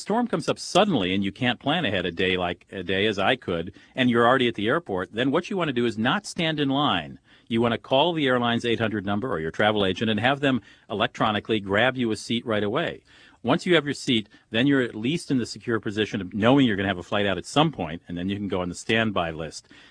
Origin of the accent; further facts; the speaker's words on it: Washington, District of Columbia, United States; expected to come back to my hometown of Washington, D.C. on Monday.